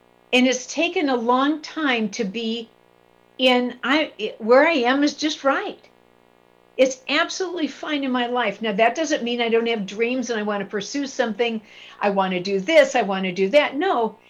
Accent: Midwest, United States; I was raised in the Midwest. Everything's polyester. There's very little color there, at least in our home.

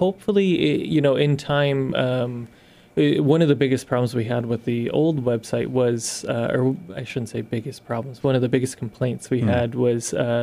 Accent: Pittsfield, Massachusetts, United States; I grew up in Pittsfield. I'm familiar with some of these locations

